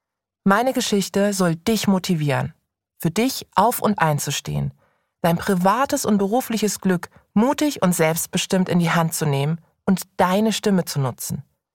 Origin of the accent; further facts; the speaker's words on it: Karlsruhe, Baden-Württemberg, Germany; Jedes Mal, wenn ich in meiner Heimatstadt Karlsruhe bin, laufe ich hier vorbei